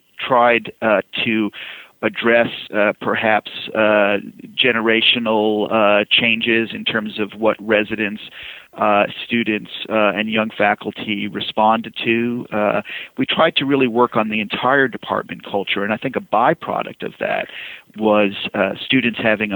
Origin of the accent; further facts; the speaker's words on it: New York, United States; moved away; also born or lived in Boston; I'm originally from New York and did my early schooling there, but then moved to Boston where I did undergraduate and medical school at Harvard